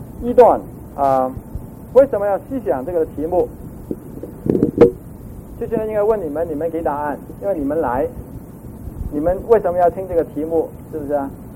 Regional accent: Hong Kong; Chinese is a second language; 因为我觉得我从香港来，你们听我的国语是很辛苦， 有人说最怕呢就是听广东人讲国语讲官话

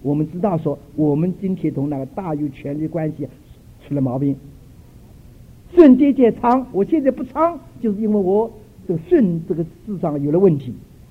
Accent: China; 所以我们中国人有句话说

